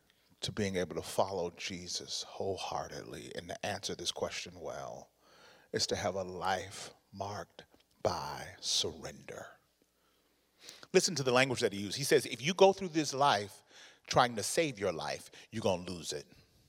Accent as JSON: {"language": "English", "region": "Mississippi", "country": "United States", "tie": "born or raised there", "said": "And, you know, we grew up in Mississippi in a black community."}